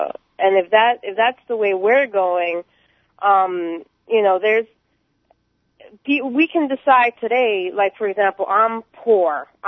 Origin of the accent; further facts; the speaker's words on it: New York, United States; I was born and raised in New York. That this is all I know.